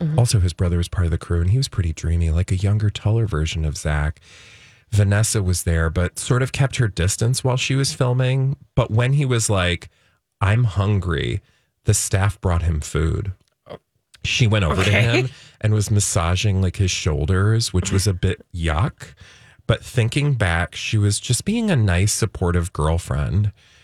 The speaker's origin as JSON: {"language": "English", "country": "Australia", "said": "I'm from Australia."}